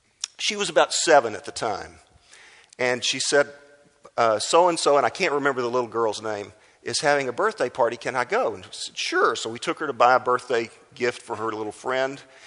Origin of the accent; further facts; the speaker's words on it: Houston, Texas, United States; where we grew up in Houston, where I had grown up, it was such a lily white area.